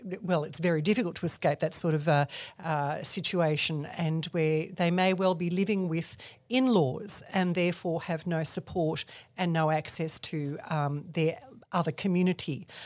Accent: Australia; born there; I was born in Australia. My mother was from Thessaloniki, my father from Chalkidiki.

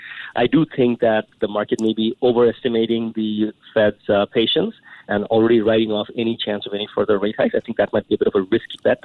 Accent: Singapore; my home country, Singapore

